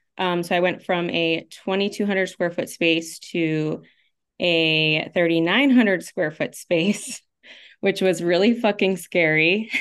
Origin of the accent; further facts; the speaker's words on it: Vermont, United States; moved away as an adult; also born or lived in Italy / Georgia, United States; So I am originally was born and raised in Vermont, actually. And I got married really young and moved to Italy with my husband for 3 years. And then moved back to Georgia.